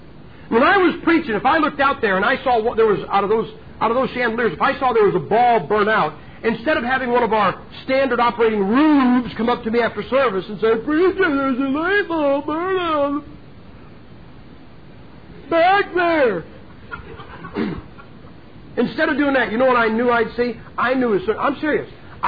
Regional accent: Ohio, United States; I'm from Ohio. Ohio has the largest Amish community in the country.

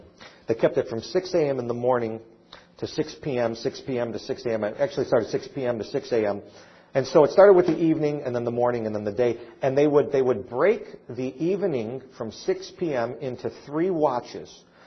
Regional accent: Kansas, United States; Well, I mean, I'm from Kansas. Show me.

